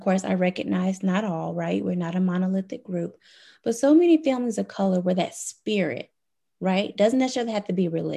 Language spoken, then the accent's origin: English; the South, United States; growing up in the Deep South really has shaped a lot of my perceptions as well in terms of America and schools and education and so forth.